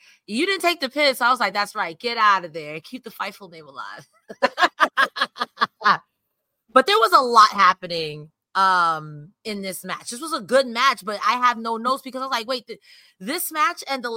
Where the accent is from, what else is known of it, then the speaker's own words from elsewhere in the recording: New York, United States; I'm a New Yorker